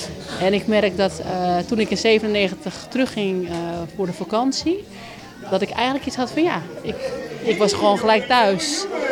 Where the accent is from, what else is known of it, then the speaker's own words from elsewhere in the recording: Wormerveer, North Holland, Netherlands; born there; Ik ben zelf in Nederland geboren, in Wormerveer.